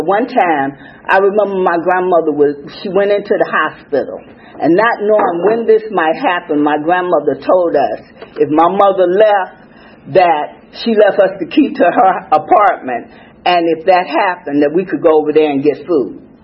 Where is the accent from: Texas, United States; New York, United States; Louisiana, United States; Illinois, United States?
Illinois, United States; Chicago; So I got sober in Chicago. I drank in Chicago. I grew up in Chicago.